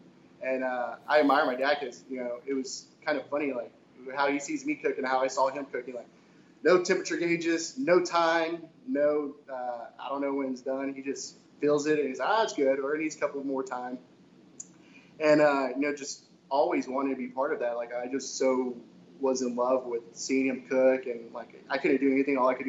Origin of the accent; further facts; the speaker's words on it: Grand Prairie, Texas, United States; I'm born and raised in Texas. Born and raised in Grand Prairie, actually.